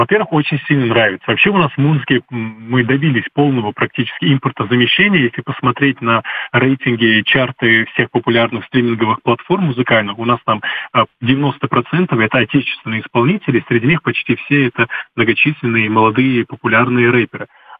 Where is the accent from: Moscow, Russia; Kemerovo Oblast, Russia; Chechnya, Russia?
Chechnya, Russia; Я знаю, что я из Чеченской Республики.